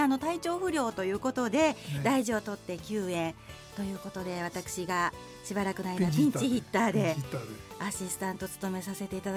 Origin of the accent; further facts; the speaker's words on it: Kyoto, Japan; also born or lived in Fukuoka; 父親がちょっと転勤族だったので、生まれはね福岡で生まれ落ちてるんですけれども、ちょっと転々としまして、小学校4年生ぐらいから、現在までずっと京都。